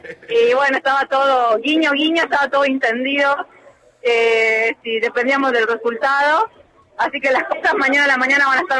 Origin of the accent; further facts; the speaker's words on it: Tartagal, Salta, Argentina; now in Croatia; yo soy de Salta, de Tartagal, y vivo en Croacia hace 4 años.